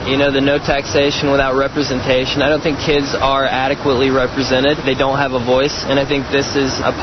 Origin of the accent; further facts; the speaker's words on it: Atlanta, Georgia, United States; I'm 20 years old and I'm from Atlanta, Georgia.